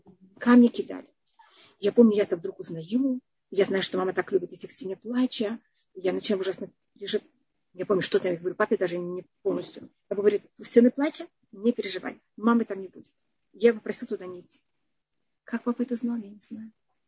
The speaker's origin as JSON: {"language": "Russian", "region": "Tashkent", "country": "Uzbekistan", "tie": "born or raised there", "said": "Я росла в Ташкенте"}